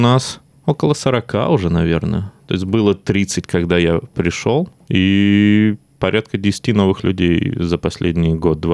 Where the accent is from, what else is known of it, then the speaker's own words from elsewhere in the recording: Stavropol Krai, Russia; born there; Я родился в Ставропольском крае в России.